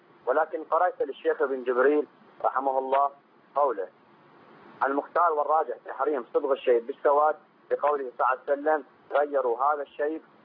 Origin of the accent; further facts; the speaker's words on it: Iraq; بعض الروافض عندنا في العراق